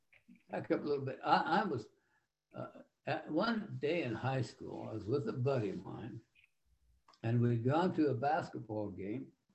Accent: Cheyenne, Wyoming, United States; I was raised outside of Cheyenne, Wyoming, on what they called an experimental farm.

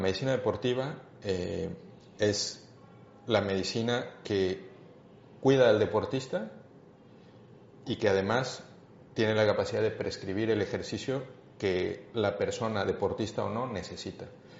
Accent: Mexico; moved away as an adult; now in Barcelona, Spain; Yo nací en México hace ya algunos años, soy mexicano, allí me formé, ahí estudié medicina general, la Universidad La Salle, y después me vine a Barcelona a estudiar la especialidad de medicina deportiva.

